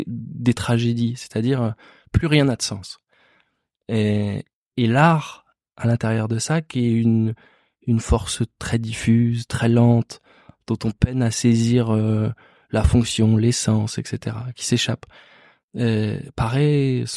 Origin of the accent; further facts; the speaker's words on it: Morlaix, Brittany, France; born there; Moi, je suis né à Morlaix, quoi. Donc c'est à côté.